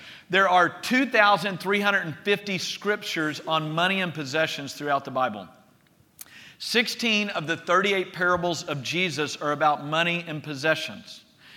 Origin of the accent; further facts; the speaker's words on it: Texas, United States; growing up in Southeast Texas, there were a few wealthy people